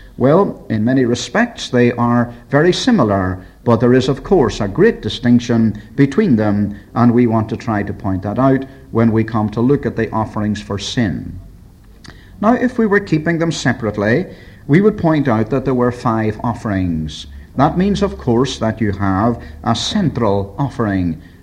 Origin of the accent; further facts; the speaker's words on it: Belfast, Northern Ireland, United Kingdom; I was walking down a fairly main street one day in my hometown of Belfast